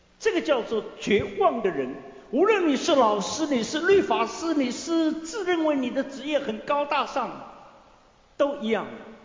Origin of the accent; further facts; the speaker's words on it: China; 你懂的就让人觉得他还是日本人啊，不是我们中国人啊